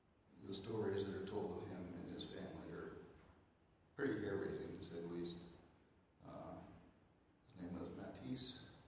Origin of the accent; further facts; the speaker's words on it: Wadsworth, United States; So, I've lived in this area my whole life. I was born within a quarter mile of here. Well, technically I was born in Wadsworth, but mom and dad, just up the road. Grandparents, like a lot of us, Swiss